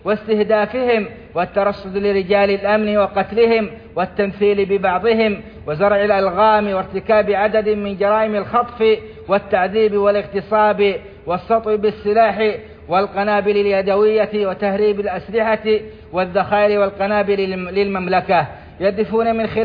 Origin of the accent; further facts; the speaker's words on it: Saudi Arabia; لقد علمتم ما قامت به بلادنا السعودية